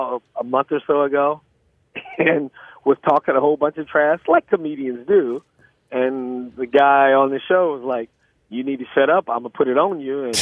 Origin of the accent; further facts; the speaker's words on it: Boston, Massachusetts, United States; when I say I'm from Boston or live in Boston